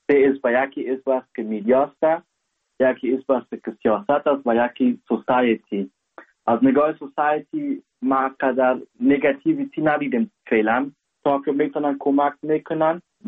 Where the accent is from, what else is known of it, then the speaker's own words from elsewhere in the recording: Afghanistan; now in Germany; میگم که آلمان هستم، اونتا هم از افغانستان میام